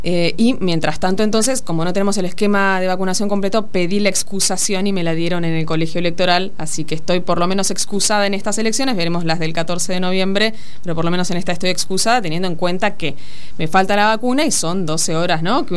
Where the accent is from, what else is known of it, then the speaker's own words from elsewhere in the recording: Olavarría, Buenos Aires Province, Argentina; Yo vengo de La Barría, que tiene su propio arroyo, el arroyo Tapalqué